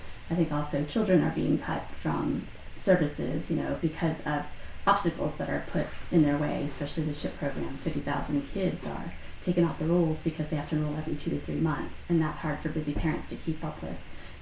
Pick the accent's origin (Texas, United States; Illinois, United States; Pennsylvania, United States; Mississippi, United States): Texas, United States; San Antonio; I was born in San Antonio, so that's where I grew up.